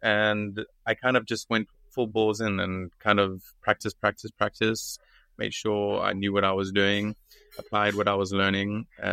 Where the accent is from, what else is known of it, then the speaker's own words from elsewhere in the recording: South Africa; moved away as an adult; now in Switzerland; So around the age of 20, 21. I got the opportunity to sort of leave my home country, South Africa, and embark on a culinary journey in Switzerland.